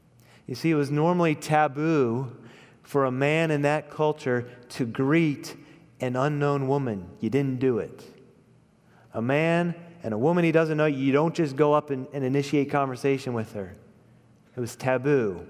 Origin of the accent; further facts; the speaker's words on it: Pennsylvania, United States; It's like me growing up. You never told people, I'm from Wofford'sburg. I'm from south central Pennsylvania, a little ways north, south of Harrisburg.